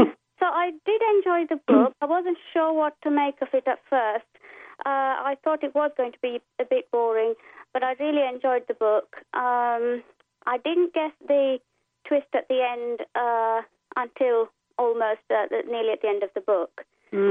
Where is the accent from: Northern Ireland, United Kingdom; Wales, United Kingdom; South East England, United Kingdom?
South East England, United Kingdom; Aldershot; I come from Aldershot, and I'm 42.